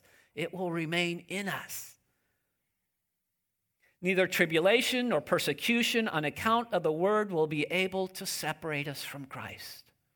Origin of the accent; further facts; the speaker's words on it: Kansas, United States; Growing up, I grew up in Kansas, very fertile land, and we had a large vegetable garden in our backyard.